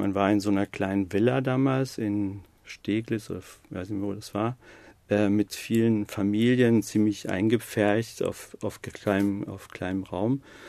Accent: Greece; now in Germany; Ich bin eigentlich Grieche, also ich habe auch, einen griechischen Pass. Obwohl ich auch einen deutschen haben könnte.

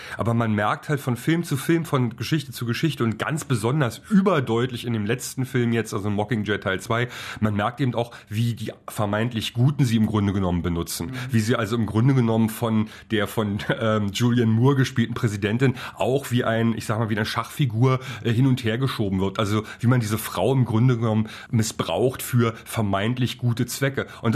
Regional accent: Berlin, Germany; im Kino sitzt man schon als Berliner da und denkt so, ui, das kenne ich, das ist meine Stadt.

